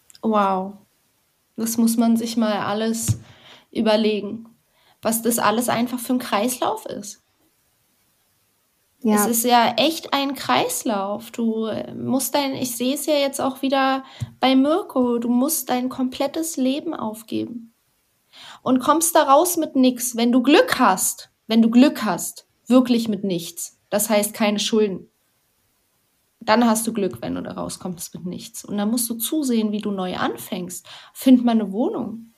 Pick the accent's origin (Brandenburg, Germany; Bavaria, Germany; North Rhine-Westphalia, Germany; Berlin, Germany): Berlin, Germany; Also hier als Berliner, so Lichtenberg, Hellersdorf, diese Ecken.